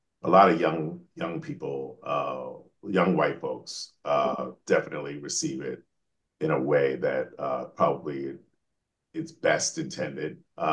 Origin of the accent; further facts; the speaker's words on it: United States; And obviously, I'm Black American, so I'm writing for Black people all the time.